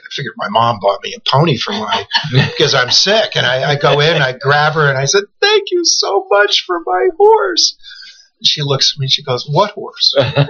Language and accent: English; New York, United States; also born or lived in Ohio; now in Tacoma, United States; I'm originally from Ohio, but I never spent any time there. And I grew up in New York, and then 1973, I decided to go west, and I wound up in Tacoma, Washington, which is where I met Kate 40-some years ago.